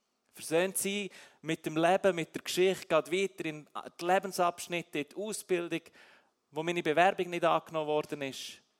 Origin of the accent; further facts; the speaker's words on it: Switzerland; Und auch als Schweizer ist es nicht mein Grundrecht